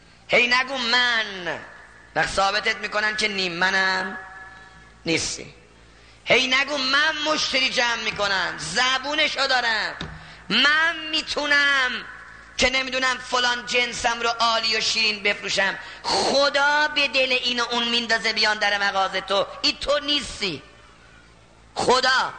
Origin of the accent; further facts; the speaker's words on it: Isfahan, Iran; حالا من که از اصفهان اومدم اینجا